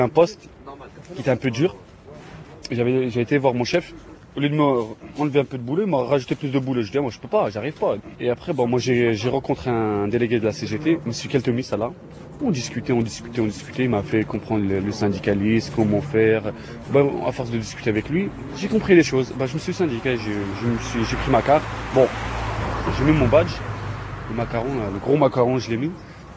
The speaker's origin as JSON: {"language": "French", "town": "Tremblay-en-France", "region": "Île-de-France", "country": "France", "tie": "born or raised there", "said": "Je vais vous montrer où j'ai grandi. On est au centre-ville."}